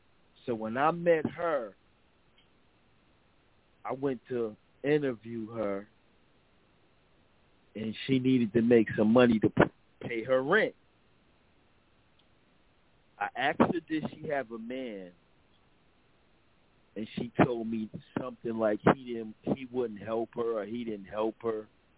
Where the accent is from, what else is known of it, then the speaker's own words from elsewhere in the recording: Paterson, New Jersey, United States; So I'm from Patterson, but she lived in Englewood or Belleville or something, like a white town.